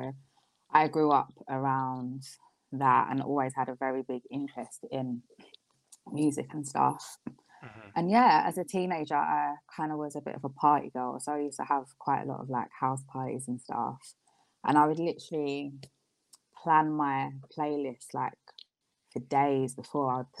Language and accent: English; London, United Kingdom; I am from South London